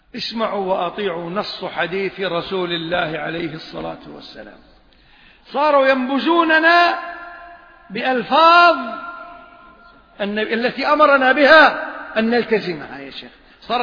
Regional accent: Kuwait; بعد فترة عندنا في الكويت يجمعون تبرعات

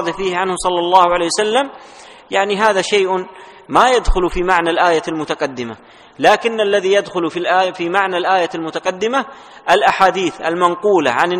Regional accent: Saudi Arabia; عندنا في المملكة العربية السعودية

